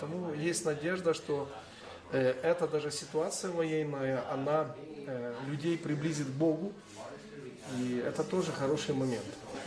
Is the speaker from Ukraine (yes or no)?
yes; Ukraine; Они ж не смотрят, кто я. Я украинец, но паспорт гражданин другой страны.